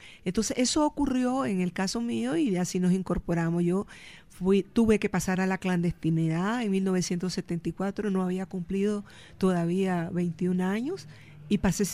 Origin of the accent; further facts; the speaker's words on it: León, Nicaragua; otros colegios de la ciudad donde yo nací, crecí, en León de Nicaragua